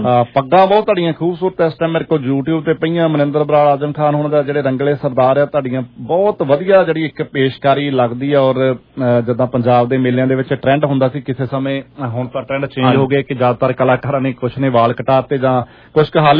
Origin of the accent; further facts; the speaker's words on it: Punjab, India; now in Canada; ਜਦੋਂ ਕਿਤੇ ਪੰਜਾਬ ਨਾਲ ਸੰਬੰਧਿਤ ਗੀਤ ਹੁੰਦੇ ਆ ਤੇ ਸਾਨੂੰ ਵਾਪਸ ਉਸ ਜਗ੍ਹਾ ਤੋਂ ਲੈ ਜਾਂਦੇ ਆ ਜਿੱਥੇ ਅਸੀਂ ਜੰਮੇ ਪਲੇ ਆ